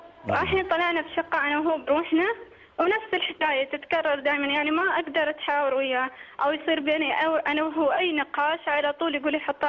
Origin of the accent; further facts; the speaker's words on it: Oman; أنا مشكلتي إني أنا من عمان وهو من الإمارات